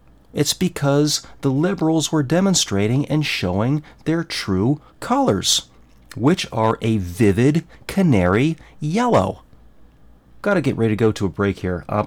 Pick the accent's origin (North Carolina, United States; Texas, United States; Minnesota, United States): North Carolina, United States; Charlotte; I'm from Charlotte.